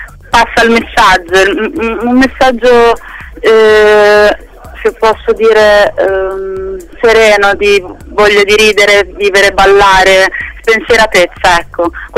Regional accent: Cervia, Emilia-Romagna, Italy; mentre io sono di Cervia, e siamo andati in spiaggia qui vicino a noi

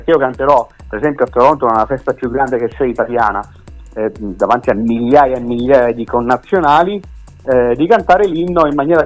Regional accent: Montesilvano, Abruzzo, Italy; io sono di Montesilvano, in provincia di Pescara. E questo paese, Montesilvano, adesso è una città di 50.000 abitanti

